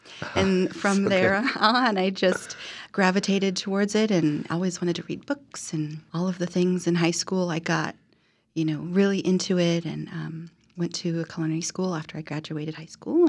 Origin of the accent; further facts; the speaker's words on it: Ashland, United States; I am, yeah. I'm from Ashland. I grew up here.